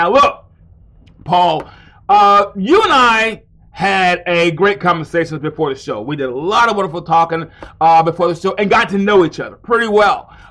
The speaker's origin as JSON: {"language": "English", "region": "Alabama", "country": "United States", "said": "5,700 are right here in my home state of Alabama. That's right, right here in Alabama."}